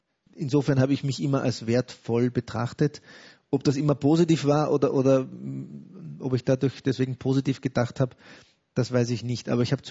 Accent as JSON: {"language": "German", "region": "Vienna", "country": "Austria", "tie": "born or raised there", "said": "Also ich bin im Arsenal aufgewachsen. Jemand, der das Arsenal kennt, weiß, dass das Arsenal ein eigenes Dorf in Wien ist."}